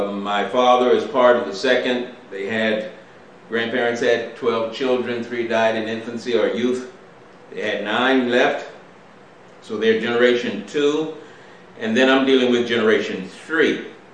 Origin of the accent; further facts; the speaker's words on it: Indiana, United States; the week of Thanksgiving in my home state of Indiana, our home state of Indiana.